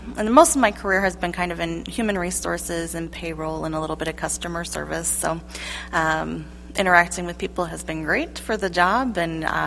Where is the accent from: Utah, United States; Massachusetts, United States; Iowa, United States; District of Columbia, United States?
Iowa, United States; I grew up in Southwest Iowa. I went to Cumberland Messina until my sophomore year, and then I actually graduated from Stanton High School.